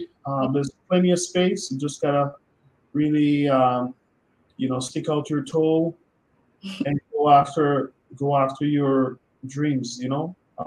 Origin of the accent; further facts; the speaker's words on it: Clarendon, Jamaica; My whole life story, growing up in Clarendon, is a big part of me.